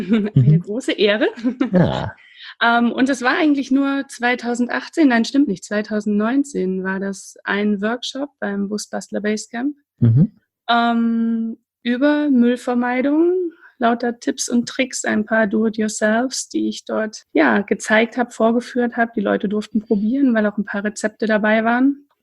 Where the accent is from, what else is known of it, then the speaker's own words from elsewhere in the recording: Friedrichshafen, Baden-Württemberg, Germany; also born or lived in Dresden; ich bin 36 Jahre alt, komme gebürtig aus der Nähe von Dresden und wohne aber und bin auch groß geworden am Bodensee in der Nähe von Friedrichshafen.